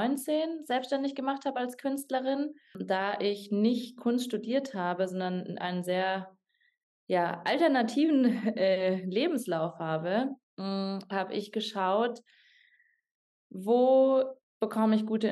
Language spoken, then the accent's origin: German; Bavaria, Germany; also born or lived in Munich; Ich bin eine gebürtige Münchnerin. Allerdings bin ich sehr viel im Chiemgau aufgewachsen. Also ich bin in München geboren.